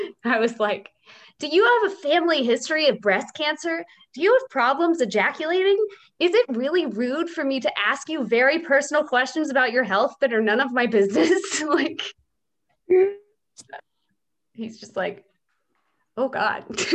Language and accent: English; Texas, United States; because growing up in Texas, that was not something really any of us had.